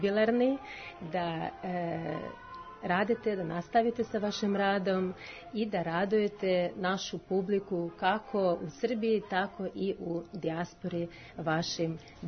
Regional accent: Kyiv, Ukraine; Serbian is a second language; now in Požarevac, Serbia; Ja sam pre 20 godina došla u Požarevac, inače iz Kijeva sam, tamo sam završila muzičku akademiju

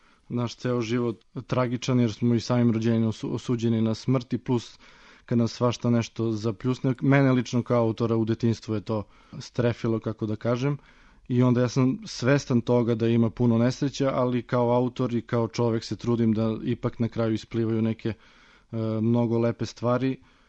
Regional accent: Southern and Eastern Serbia, Serbia; accent: Leskovac dialect; first language Leskovac dialect; ja pišem na inostranom jeziku, a to je ovaj književni srpski, a moj prvi jezik je leskovački.

